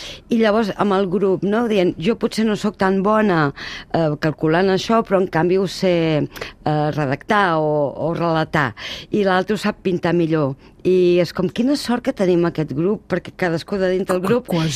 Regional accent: Valls, Catalonia, Spain; No, jo sóc de Valls, vaig néixer a Valls i a Valls vaig començar a fer teatre

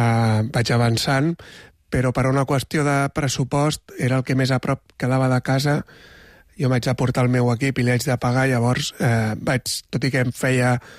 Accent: Granollers, Catalonia, Spain; o sóc de Granollers.

